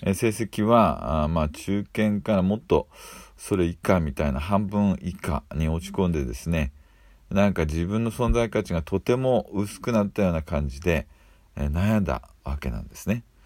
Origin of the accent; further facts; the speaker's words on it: Ibaraki, Japan; 私は茨城県の片田舎で育ちました。